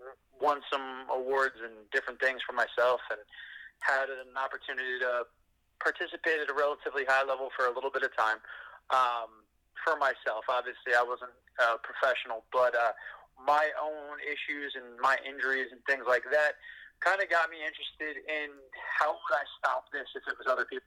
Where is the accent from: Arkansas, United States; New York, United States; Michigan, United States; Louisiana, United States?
New York, United States; Long Island; Yeah, so I was born on Long Island. Haven't gotten very far still on Long Island, but it's definitely a different world than a lot of other places.